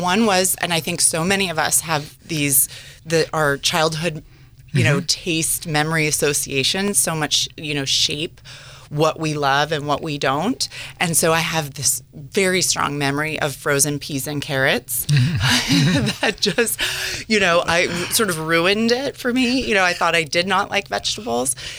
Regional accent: Redwood City, California, United States; I am. I'm from Redwood City. Mm-hmm. But all of my family, you know, came to San Francisco, grew up in San Francisco, and then eventually they left for sunnier weather.

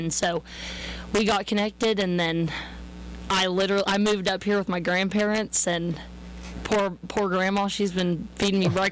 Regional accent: Cashion, Oklahoma, United States; But I grew up in Cashin, Oklahoma. My grandparents are from Leedy, Oklahoma, and I've just always been around livestock.

